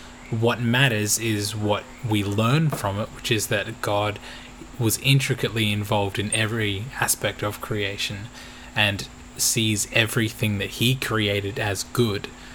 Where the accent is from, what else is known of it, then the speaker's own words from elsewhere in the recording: Tasmania, Australia; born there; I've told you before that I was born in Tassie, didn't I?